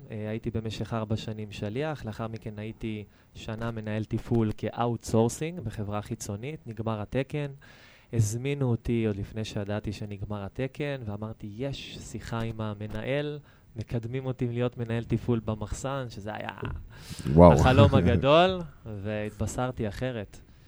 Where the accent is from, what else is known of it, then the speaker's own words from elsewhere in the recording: Lod, Central District, Israel; now in Petah Tikva, Israel; אני נולדתי וגדלתי בלוד עד גיל 25, למדתי ברמלה, הכרתי את אשתי, עברתי לפתח תקווה כי היא לא רצתה לעבור ללוד